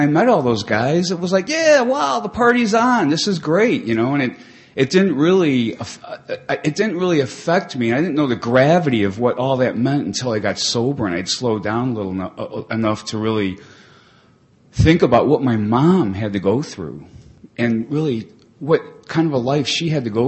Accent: Chicago, Illinois, United States; We're really poor kids growing up in Chicago, you know, no electricity, turned off several times, you know.

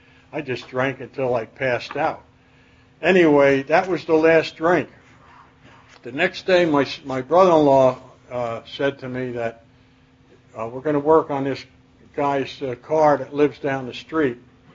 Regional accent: Peekskill, New York, United States; also born or lived in Mount Vernon; In case you didn't realize, I'm from New York. I'm from Peekskill, New York. I was born in Mount Vernon, New York, September 26, 1939.

